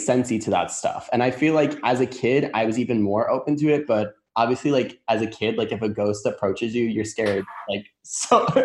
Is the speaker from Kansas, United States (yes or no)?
no; New York, United States; now in Tampa, United States; I'm originally from New York, so it's like the easiest reference for me to make.